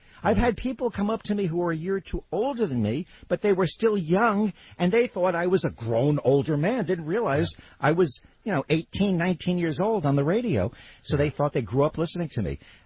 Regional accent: New York, United States; I grew up in New York listening to WINS, the top 40 station, with Alan Freed playing people like

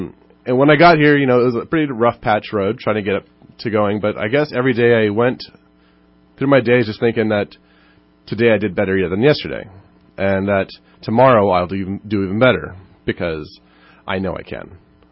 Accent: Los Angeles, California, United States; born there; So I'll just say that I was born in Los Angeles, and I had a pretty good life overall, but life got a little hard.

